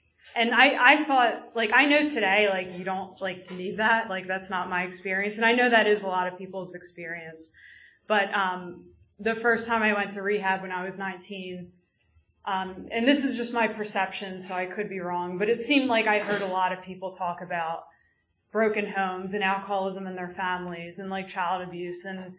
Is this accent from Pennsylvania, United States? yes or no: yes; Philadelphia, Pennsylvania, United States; I grew up in Northeast Philadelphia. I've actually never lived outside of Philadelphia